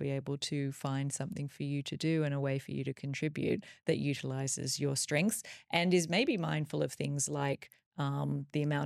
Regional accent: Australia; now in Dubai, United Arab Emirates; how lucky we are to be living here in Dubai and the sort of lifestyle that we have. And I mean, I grew up in Australia

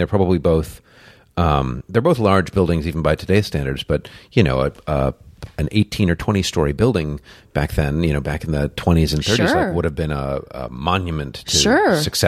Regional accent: Amherst, New York, United States; I just... I grew up in Amherst, New York, which is a very sort of, I suppose it's changing now

